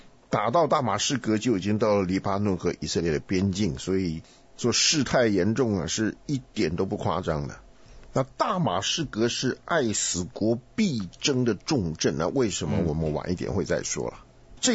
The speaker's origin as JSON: {"language": "Chinese", "country": "Taiwan", "accent": "Taiwanese Mandarin"}